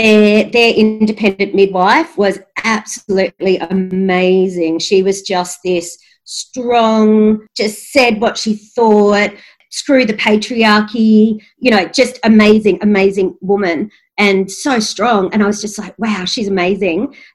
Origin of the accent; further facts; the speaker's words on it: Alice Springs, Northern Territory, Australia; I was lucky enough growing up in Alice Springs to be exposed to women's business out on community